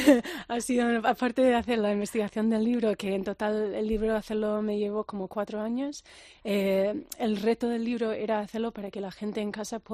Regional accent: the South, United States; Yo soy del sur de los Estados Unidos, donde se aprecia mucho la comida.

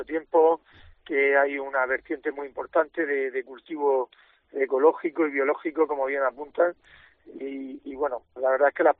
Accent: Spain; Pues lo único que necesitamos es el agua que nos corresponde como españoles

